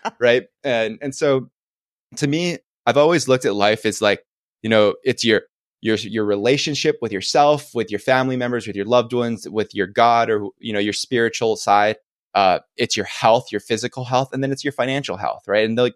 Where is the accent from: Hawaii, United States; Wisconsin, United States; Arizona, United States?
Hawaii, United States; Kaneohe; I grew up in Kaneohe, Kahului on Oahu, which is like a little bit more rural country.